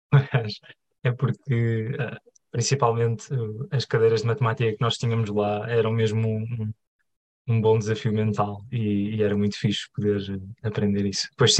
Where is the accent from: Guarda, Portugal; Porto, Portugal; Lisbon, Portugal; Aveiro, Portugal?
Lisbon, Portugal; Cascais; eu cresci no Monte Estoril, em Cascais, e fiz sempre a maior parte da escola lá. Depois fiz a universidade em Lisboa, uma parte no técnico e depois na nova.